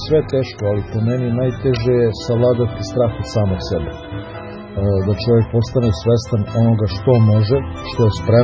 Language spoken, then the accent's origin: Serbian; Kragujevac, Šumadija, Serbia; also born or lived in Belgrade; Rođen sam u Beogradu, ali sam ceo život proveo ovde u Kragujevcu